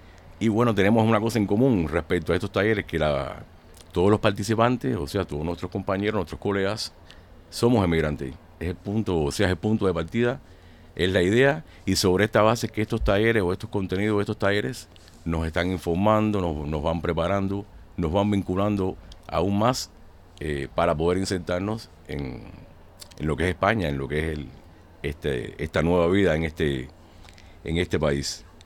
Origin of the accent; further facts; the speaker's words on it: Cuba; now in Villarreal, Spain; En mi caso, soy cubano, un sistema social diferente al de este país, o sea, para decirlo de alguna manera, dos polos opuestos, pero bueno, es un orgullo poder estar aquí en España, en Villarreal, en la provincia de Castellón